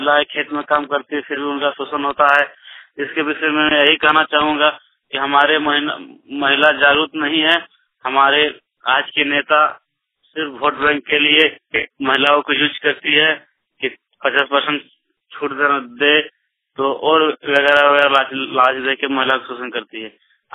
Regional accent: Udaipur, Jharkhand, India; मैं गोंद प्रखंड का रहने वाला हूँ, उदयपुर गांव का और जिला धनबाद।

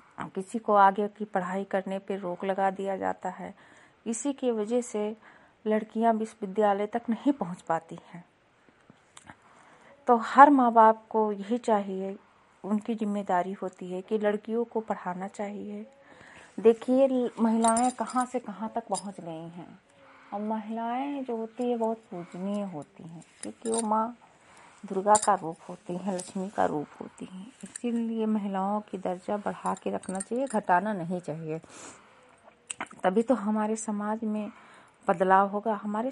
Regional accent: Lakharampur, Uttar Pradesh, India

